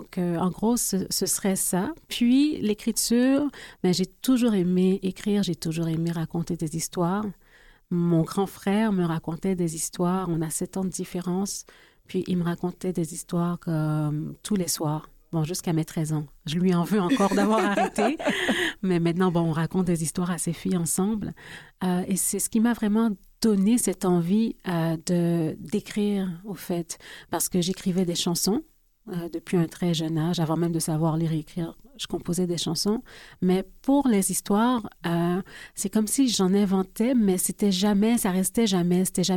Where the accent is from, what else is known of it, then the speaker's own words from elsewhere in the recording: Quebec, Canada; born there; J'aime dire que je suis haïbécoise parce que je suis née au Québec, mais mes parents viennent d'Haïti.